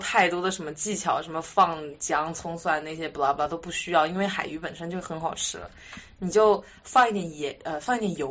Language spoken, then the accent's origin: Chinese; Guangdong, China; 但是我们家就是广东人，就是广式肠粉，它是淋酱汁的